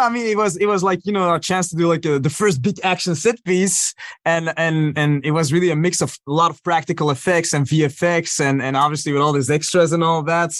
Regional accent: United States; as a Pakistani American teenager, which is already a lot of conflict. I mean, for us, you know, we didn't need to have a villain to have enough conflict in our lives as a teenager.

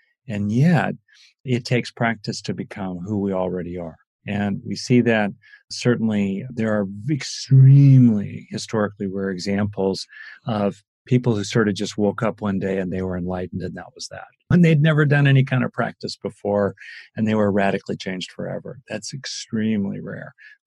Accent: Los Angeles, California, United States; I grew up in LA. It was hot. My kind of probably favorite climate is, I'm Scottish in part of my heritage

